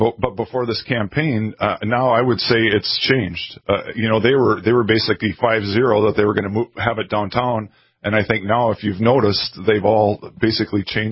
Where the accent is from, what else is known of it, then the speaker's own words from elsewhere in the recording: Fargo, North Dakota, United States; I'm from North Fargo, so I try to focus on South Fargo, where I'm a little less familiar.